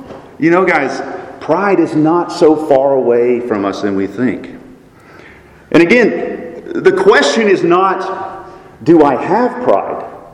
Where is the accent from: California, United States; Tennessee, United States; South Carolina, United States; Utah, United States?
South Carolina, United States; I'm from South Carolina. We don't mess around.